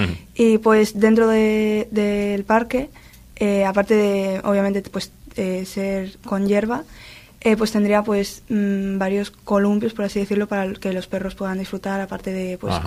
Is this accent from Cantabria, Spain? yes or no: yes; Laredo, Cantabria, Spain; yo soy también aquí de Laredo